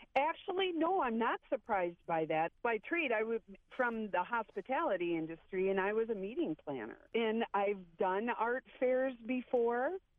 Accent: La Crosse, Wisconsin, United States; I'm definitely a river gal. I'm originally from La Crosse, so I have lived in a few river towns right in this upper Mississippi area.

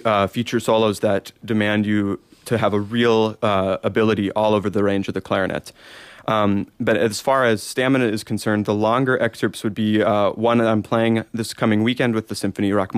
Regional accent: San Jose, California, United States; also born or lived in Los Angeles; Yeah, I grew up in the Northern California area in San Jose, and I spent the last 5 years in Los Angeles

